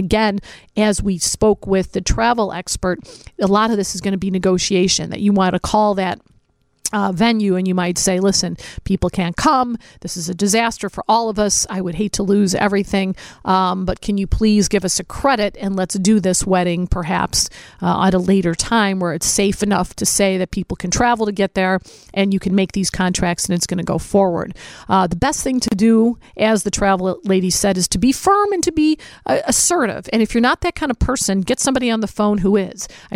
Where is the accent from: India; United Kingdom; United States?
United States; Berwyn; And growing up in Berwyn, you're a legend.